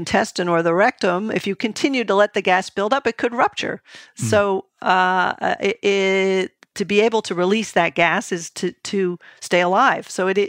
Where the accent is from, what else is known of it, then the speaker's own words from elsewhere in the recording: New England, United States; when I was growing up in New England, bonk was a term we used.